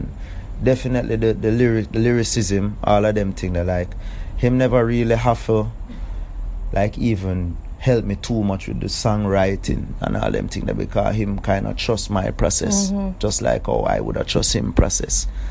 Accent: Kingston, Saint Andrew, Jamaica; Town, man, Kingston. Where in town? Kingston 6, up on Mona, uptown? Mona Poppy in them side, yeah.

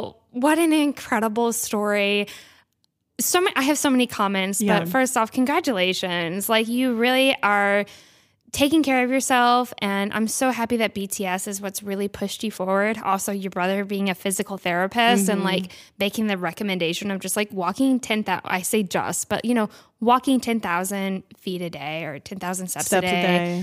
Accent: New Hampshire, United States; I'm 19 from New Hampshire.

